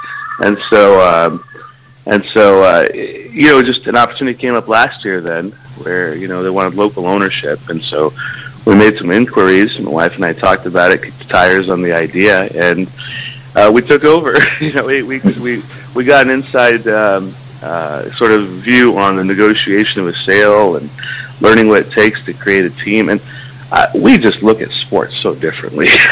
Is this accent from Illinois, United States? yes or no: yes; Pekin, Illinois, United States; I grew up in Pekin. I grew up in Pekin.